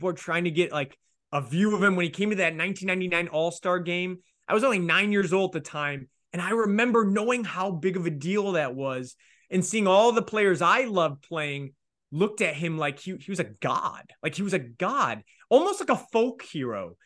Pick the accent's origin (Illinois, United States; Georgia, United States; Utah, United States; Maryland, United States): Illinois, United States; Chicago; I'm not from Ohio, I'm from Chicago